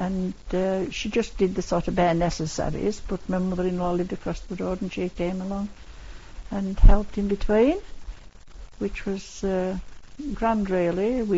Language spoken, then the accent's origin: English; Kirkby Thore, North West England, United Kingdom; We came from Kirbythor, which was in the Eden Valley.